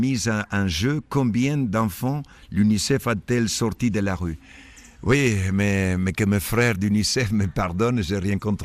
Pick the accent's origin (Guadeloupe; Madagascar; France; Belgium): Madagascar; moved away; Oui, en 1972, quand j'ai quitté Madagascar, j'ai découvert un peuple pauvre mais digne.